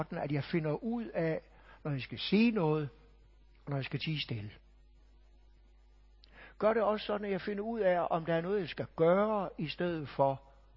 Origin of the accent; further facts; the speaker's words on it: Hirtshals, North Denmark Region, Denmark; Jeg kommer fra Hirtshals, hvor … også kommer fra.